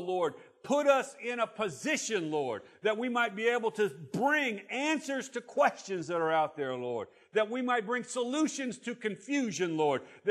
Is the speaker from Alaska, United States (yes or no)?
no; Holtville, California, United States; also born or lived in Fresno; Grew up in, until I was 10, I grew up in Holtville by El Centro. How many of you know El Centro is hot? Hot, man. We moved to Fresno